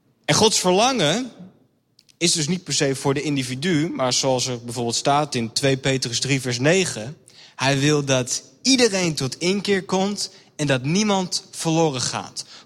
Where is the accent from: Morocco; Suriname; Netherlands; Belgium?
Netherlands; Heerhugowaard, North Holland; En ik kom uit Heerhugowaard.